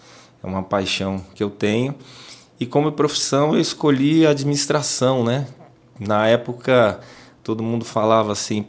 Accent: São Paulo, Brazil; Hoje eu não moro na Zona Norte, mas fui nascido e criado na Zona Norte, na região de Santana, né? Morei no Tremembé

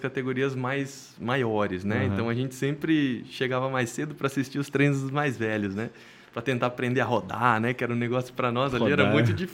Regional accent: Blumenau, Santa Catarina, Brazil; also born or lived in São Paulo; Foi uma época que meu pai trabalhava em São Paulo e foi muito legal porque eu acho que eu morei 30 dias lá, foi um mês, né? Foi muito recém-nascido. De lá foi para Blumenau.

